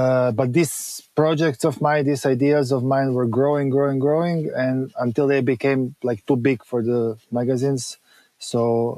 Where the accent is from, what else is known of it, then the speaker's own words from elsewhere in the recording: Zagreb, City of Zagreb, Croatia; English is a second language; I am from Croatia, from Zagreb, capital city of Croatia.